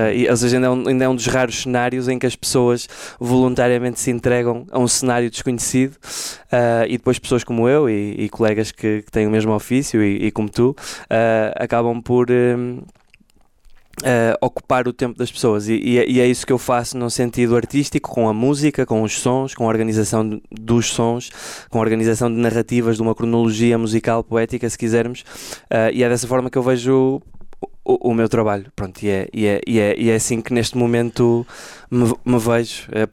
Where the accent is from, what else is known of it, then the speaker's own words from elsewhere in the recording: Braga, Norte, Portugal; born there; also born or lived in Lisbon; Portanto, eu nasci aqui em Braga, mas quando fiz 18 anos fui para Lisboa estudar composição.